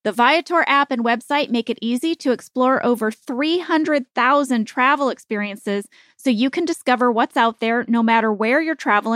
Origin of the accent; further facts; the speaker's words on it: St. Louis, Missouri, United States; You know, I'm from St. Louis, Missouri.